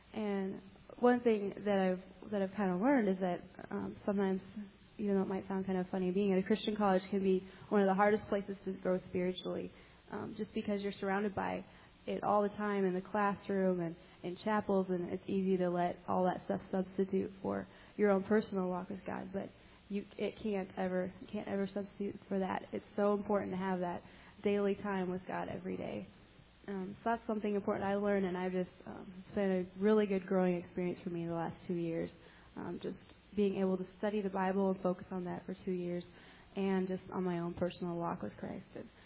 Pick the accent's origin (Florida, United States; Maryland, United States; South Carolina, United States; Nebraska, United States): Nebraska, United States; Lincoln; now in Omaha, United States; I grew up in Lincoln, lived there all my life, except now, live in Omaha.